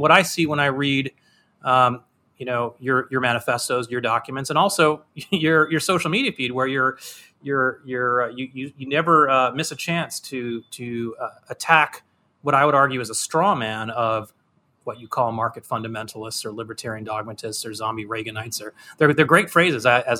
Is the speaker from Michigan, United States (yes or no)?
yes; Michigan, United States; Like, look, I grew up outside of Detroit. I grew up in the 70s and 80s with all of the protectionist stuff.